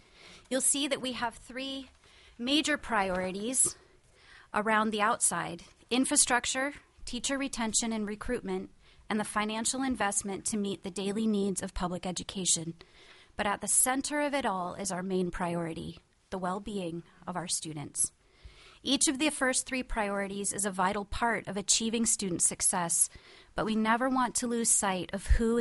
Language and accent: English; Delta Junction, Alaska, United States; I'm from Delta Junction, Alaska.